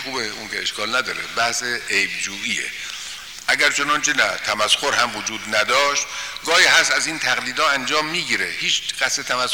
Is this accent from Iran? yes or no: yes; Mashhad, Razavi Khorasan, Iran; accent: Mashhadi; ما که مشهدی هستیم لهجه مشهدی رو مکروه میدونیم، نه خیلی هم قشنگ میدونیم.